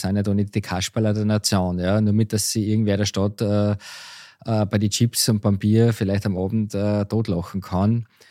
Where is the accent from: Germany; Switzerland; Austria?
Austria; Es gibt ja bei euch, genauso wie bei uns in Österreich, das Format Bauer sucht Frau.